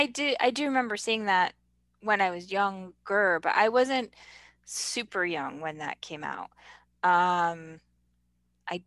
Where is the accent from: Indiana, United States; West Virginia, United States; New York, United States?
New York, United States; Like, as I grew up in New York State, and my husband grew up in the Chicago area